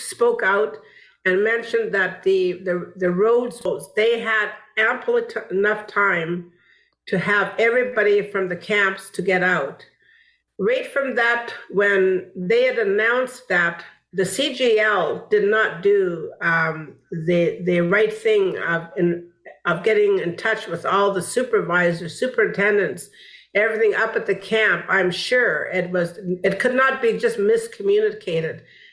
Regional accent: British Columbia, Canada; I'm from the Wet'suwet'en Nation

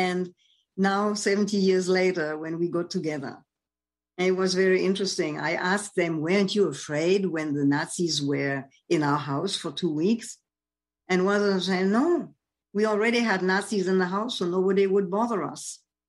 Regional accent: France; accent: German; English is a second language; also born or lived in Germany; up in France, which was a very anti-Semitic country and still is. And having a slight German accent in my French, so people were asking me if I were from Alsace or from Belgium or from somewhere else than Paris.

